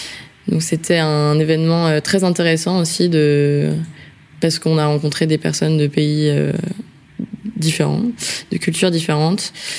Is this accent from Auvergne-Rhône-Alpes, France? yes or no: no; Paris, Île-de-France, France; also born or lived in Berlin; J'ai 26 ans. Je suis française. Je suis née à Paris. Ma mère est allemande, mais mon père est français. Donc j'ai grandi à Paris, j'ai fait mes études à Paris aussi, et en partie en Allemagne, à Berlin.